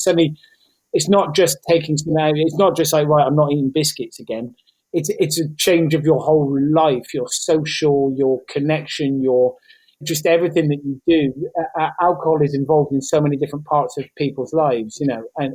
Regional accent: Gloucester, South West England, United Kingdom; also born or lived in Wiltshire / Bristol; So I was born in Wiltshire, then for the first year I lived in Bristol, and then I moved to Gloucester when I was just before I was one. So I count myself as coming from Gloucester, because where I was born, I never lived.

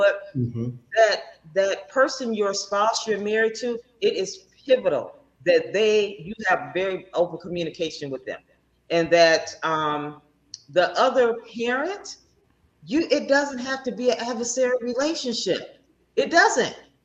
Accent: Muskegon, Michigan, United States; moved away; also born or lived in Indianapolis / Virginia / Georgia; I'm definitely, from Muskegon, Michigan, born and raised. I moved from Michigan back in 2000. So not straight to Georgia, of course, you know, I went to Indianapolis and then Virginia and then but I've been in Georgia now for 17, 18 years.

